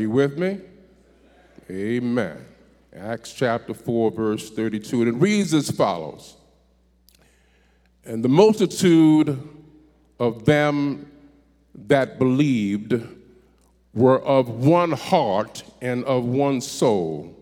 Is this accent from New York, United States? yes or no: yes; New York City, New York, United States; As a child growing up in New York City, at the time that I was growing up, we didn't have any computers, we didn't have any smartphones